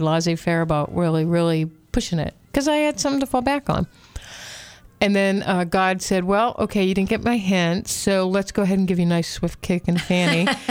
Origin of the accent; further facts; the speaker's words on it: United States; You know, as an American